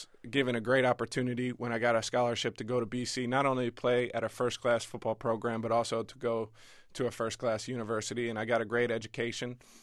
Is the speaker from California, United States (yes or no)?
no; Pennsylvania, United States; I grew up right outside Philadelphia and went to school at Penn Charter